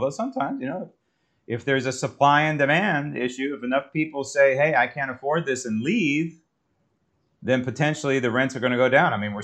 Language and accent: English; United States; No, I'm not. I'm an American.